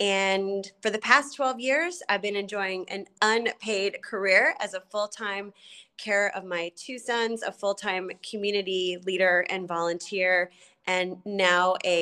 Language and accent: English; Canada; also born or lived in United Kingdom; now in United States; I am a Canadian living in the U.S. via the U.K.